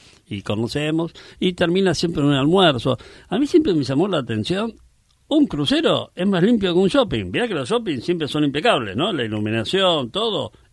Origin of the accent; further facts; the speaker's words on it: Mar del Plata, Buenos Aires Province, Argentina; bueno, yo soy de Mar del Plata, siempre quise ir a la costa a pescar